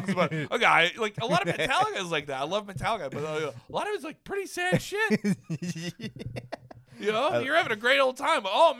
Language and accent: English; Ireland; Well, I'm Irish. There's a lot of Irish songs when you hear them